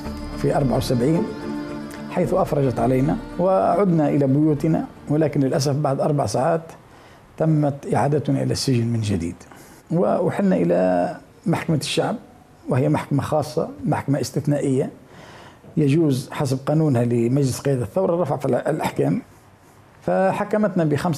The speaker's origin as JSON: {"language": "Arabic", "country": "Libya", "said": "فأنا من مواطني ليبيا من مواليد 1951"}